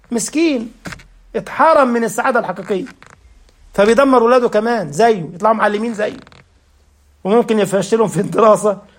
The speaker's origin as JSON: {"language": "Arabic", "country": "Egypt", "said": "يعني عندنا في مصر زبادي"}